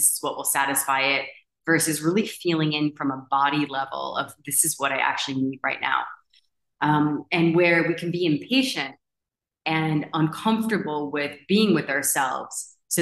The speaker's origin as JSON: {"language": "English", "country": "United States", "said": "having being a resident in different countries, I've had to, as an American, I've had to really understand international tax law."}